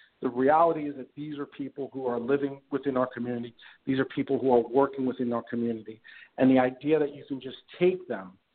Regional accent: United States; First, as an American, as someone who has been raised to serve others and to care for others

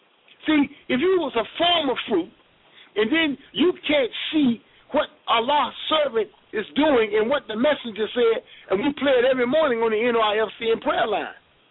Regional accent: the South, United States; Hell, I grew up in the South. My grandmother raised everything we ate.

